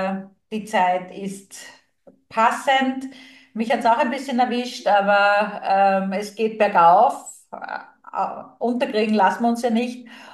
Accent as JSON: {"language": "German", "town": "Graz", "region": "Styria", "country": "Austria", "tie": "born or raised there", "said": "in meiner Heimatstadt Graz"}